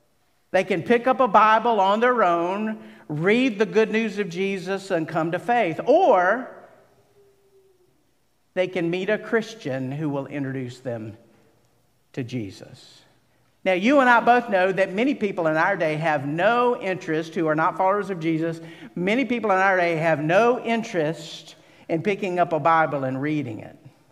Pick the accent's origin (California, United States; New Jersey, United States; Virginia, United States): Virginia, United States; Altavista; I grew up in the South, a little town called Alta Vista. And in the South, when we want to refer to everyone, we say, "all y'all."